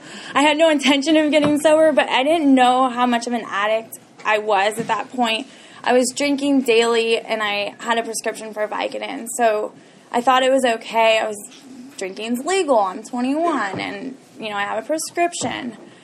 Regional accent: Walnut Creek, California, United States; So I was born in Walnut Creek. I grew up there. I'm an only child

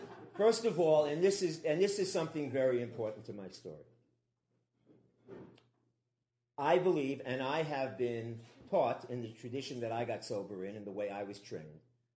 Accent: New York, United States; So I grew up in New York. My grandfather in that setting dictated the education that we would have, and I went to a Jewish parochial school.

